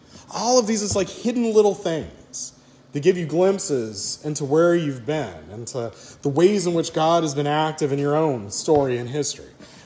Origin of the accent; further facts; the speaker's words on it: Texas, United States; growing up in Southeast Texas.